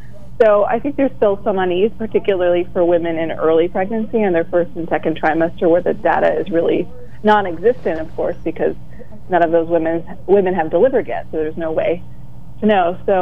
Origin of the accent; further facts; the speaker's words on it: Pennsylvania, United States; now in New York City, United States; my home state, Pennsylvania, which I love dearly.